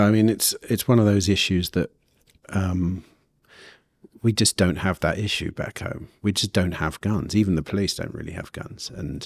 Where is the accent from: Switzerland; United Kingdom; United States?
United Kingdom; England; But as an English person, when I think about it, I'm happy that we don't have guns as well.